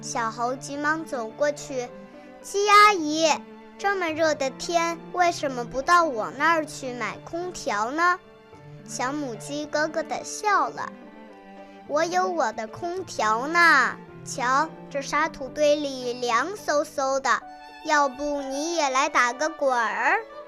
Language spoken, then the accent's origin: Chinese; Jiaxing, Zhejiang, China; 我是来自浙江省嘉兴市